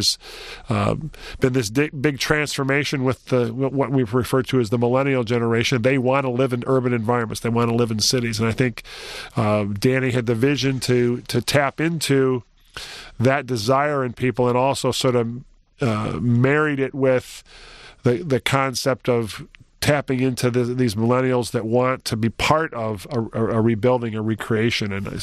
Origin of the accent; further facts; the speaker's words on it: Detroit, Michigan, United States; But I grew up in Detroit, and it was interesting as I go back to the old neighborhood. It's referred to as Brightmoor, the Brightmoor district.